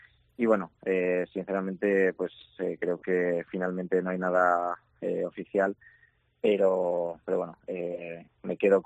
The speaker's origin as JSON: {"language": "Spanish", "town": "Zamora", "region": "Castile and León", "country": "Spain", "said": "siempre he defendido pues mi tierra, los colores de Zamora. Y bueno, sé que ya son 34 años los que tengo."}